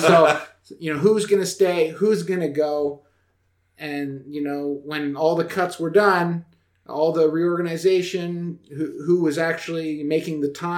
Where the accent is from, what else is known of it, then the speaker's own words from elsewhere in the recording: Canada; I am Canadian.